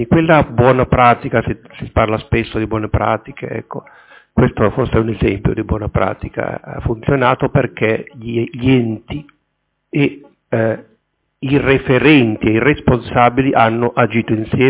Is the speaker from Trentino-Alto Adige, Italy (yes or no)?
no; Genoa, Liguria, Italy; io sono di Sestri Ponente e conosco meglio altre zone della città